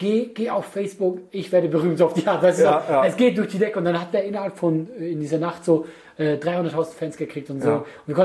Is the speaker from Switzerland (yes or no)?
yes; Switzerland; ich bin Schweizer.